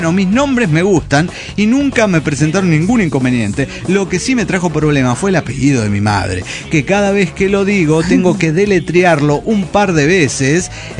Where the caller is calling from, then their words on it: San Luis, Argentina; de San Luis.